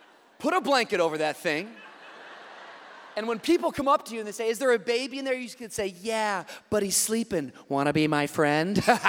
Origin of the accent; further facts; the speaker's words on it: Tacoma, Washington, United States; I grew up in Tacoma, Washington, outside of Seattle, and I grew up on Woodworth Avenue, right next door to my grandparents.